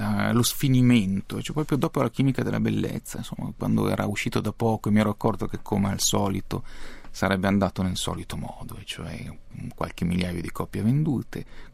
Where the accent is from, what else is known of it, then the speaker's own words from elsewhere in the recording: Vigevano, Lombardy, Italy; born there; now in Pavia, Italy; io sono nato a Vigevano, abito a Pavia